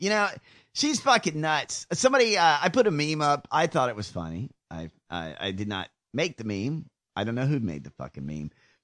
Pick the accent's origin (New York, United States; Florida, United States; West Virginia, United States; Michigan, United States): Florida, United States; if you're listening from Texas and you think I'm judging your state, I am because I'm from Florida. And we suck.